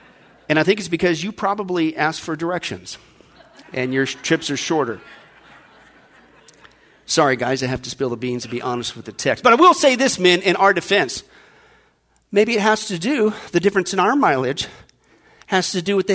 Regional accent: Kansas, United States; at least when I grew up in Kansas

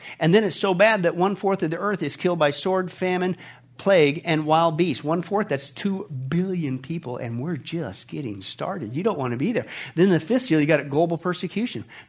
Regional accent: Kansas, United States; also born or lived in Nebraska; I grew up in the Midwest in Canada, in Kansas and Nebraska, right?

